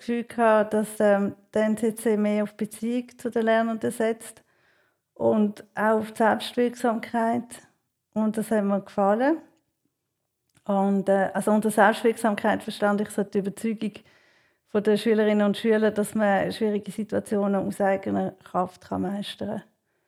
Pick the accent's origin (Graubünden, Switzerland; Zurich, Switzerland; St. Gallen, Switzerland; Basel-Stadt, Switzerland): Basel-Stadt, Switzerland; Basel; Ich bin in Basel aufgewachsen, wie man gehört. Ich habe dort Matur gemacht.